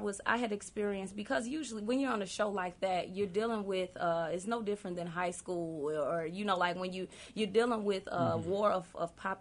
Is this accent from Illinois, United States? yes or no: yes; Chicago, Illinois, United States; I'm a little old country sounding girl from the heart of Chicago. I grew up right here on the north side of Chicago on Cabrini Green, actually.